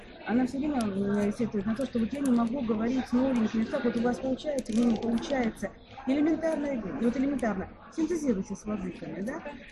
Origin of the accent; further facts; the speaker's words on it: Novorossiysk, Krasnodar Krai, Russia; ну, новороссийской, я просто из Новороссийска